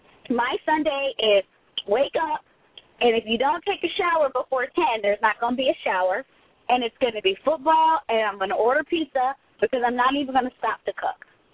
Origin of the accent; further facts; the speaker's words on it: Texas, United States; I'm from Texas, and I don't like NASCAR.